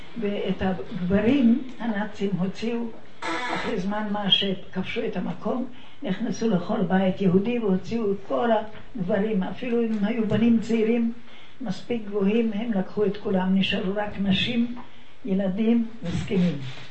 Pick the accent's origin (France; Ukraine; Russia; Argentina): Ukraine; Zakarpattia Oblast; now in Israel; אני מצ'כוסלובקיה. צ'כוסלובקיה הייתה מורכבת משלושה ארצות, צ'כיה, סלובקיה וחלק קטן של אוקראינה. אני מאוקראינה.